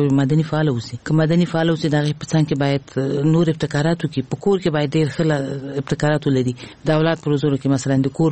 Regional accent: Kabul, Afghanistan; موږ د کابل ښار نه یو یعنی زه د ولایت وایم خو دلته زه لوی شوی ما د کابل په ښار کې مې ابتدایي زده کړې کړي دي.

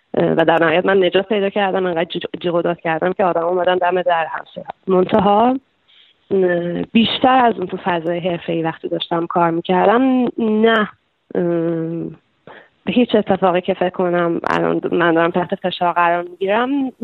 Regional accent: Iran; moved away; از ایران که اومدم بیرون و به گذشته شروع کردم با آرامش نگاه کردم

